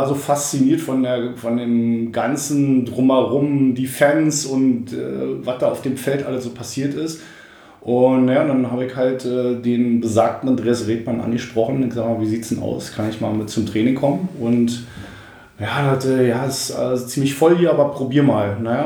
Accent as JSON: {"language": "German", "region": "Brandenburg", "country": "Germany", "said": "wir sind da wirklich als Brandenburger irgendwie rumgerannt"}